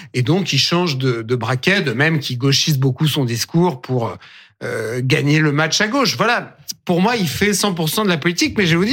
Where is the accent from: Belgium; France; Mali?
France; Je suis un Français patriote.